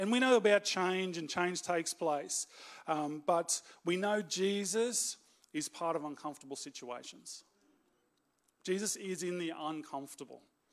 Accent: Canberra, Australian Capital Territory, Australia; which we're experiencing being from Canberra. It is a little warmer here, but we're coping with that.

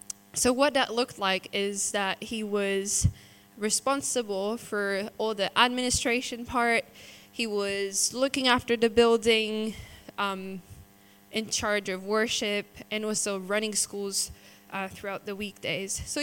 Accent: Switzerland; I'm from Switzerland, if you didn't know.

